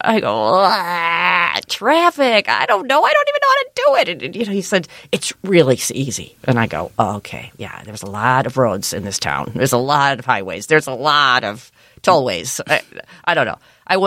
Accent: Chicago, Illinois, United States; Even though I was from Chicago, it didn't matter.

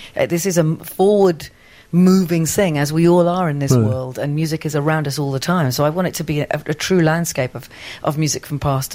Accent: London, United Kingdom; I grew up backstage in Royal Opera House, Covent Garden in London. We were all Welsh

